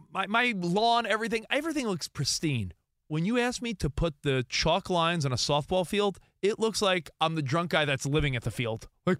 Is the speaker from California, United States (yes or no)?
no; New York, United States; I just, as a New Yorker back then, I just hated the fans.